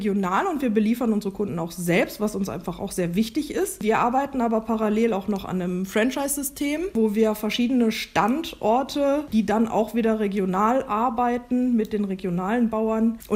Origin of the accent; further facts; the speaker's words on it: Remscheid, North Rhine-Westphalia, Germany; ich komme aus Remscheid